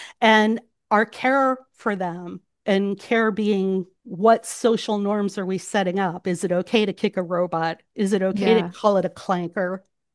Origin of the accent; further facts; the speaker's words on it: United States; and I say we as an American, we have a different lens on it